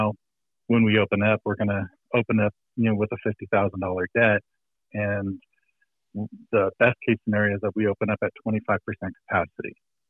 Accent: California, United States; if I wasn't in my hometown and I was so attached, the building that I'm in is where my parents used to go after work together.

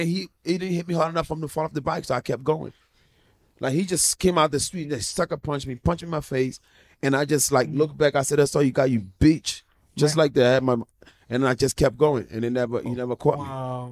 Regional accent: Philadelphia, Pennsylvania, United States; Growing up in Philly, motherfucker punched the shit out of me

